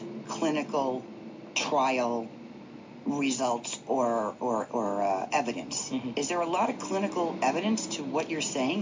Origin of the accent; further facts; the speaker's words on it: Mount Vernon, New York, United States; in Mount Vernon, New York, my hometown.